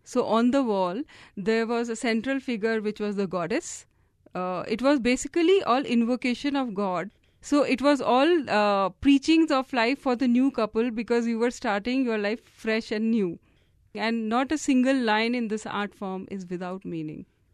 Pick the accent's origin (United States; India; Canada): India; from India and I practice an art form from of my village called Madhubani paintings.